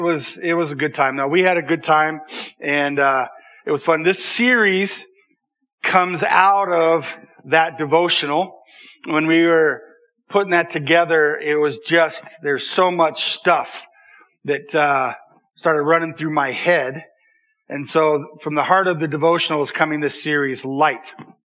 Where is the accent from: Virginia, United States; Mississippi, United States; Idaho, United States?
Idaho, United States; I remember growing up in Idaho